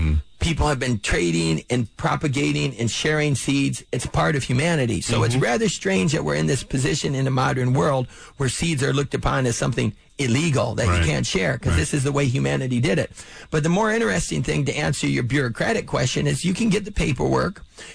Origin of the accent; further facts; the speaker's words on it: Michigan, United States; born there; I was born in Michigan. I'm a mongrel.